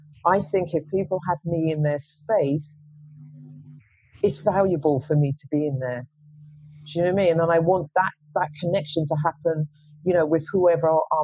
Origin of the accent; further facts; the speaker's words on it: London, United Kingdom; you know, I grew up in South London.